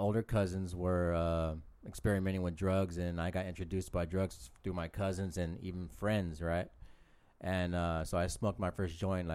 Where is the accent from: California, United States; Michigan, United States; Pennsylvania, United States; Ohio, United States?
California, United States; San Jose; Yeah, so I grew up here in San Jose.